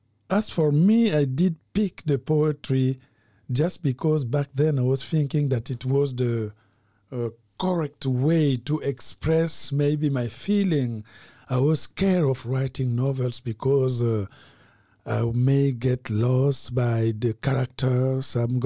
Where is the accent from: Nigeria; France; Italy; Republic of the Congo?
Republic of the Congo; from Congo Brazzaville, novelist and professor at UCLA. Today I'm in Amsterdam.